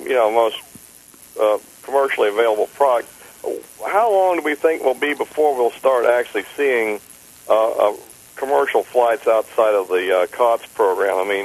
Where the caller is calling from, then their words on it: Fort Worth, Texas, United States; in Fort Worth.